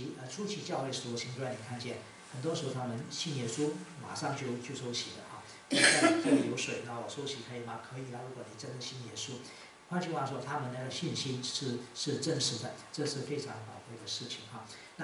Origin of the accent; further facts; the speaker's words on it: Malaysia; 我们在马来西亚长大的时候呢